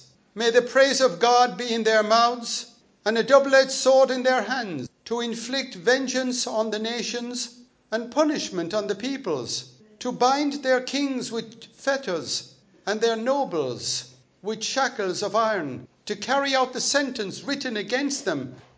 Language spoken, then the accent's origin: English; Munster, Ireland; So I come from County Limerick.